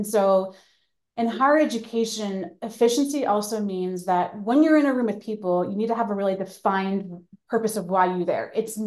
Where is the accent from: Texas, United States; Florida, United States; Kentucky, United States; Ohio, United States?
Ohio, United States; So I am from Ohio. I'm an Ohio native.